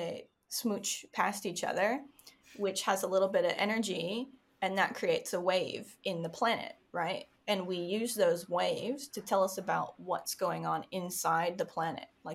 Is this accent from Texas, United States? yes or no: yes; Dallas, Texas, United States; Oh, okay. I'm from Dallas.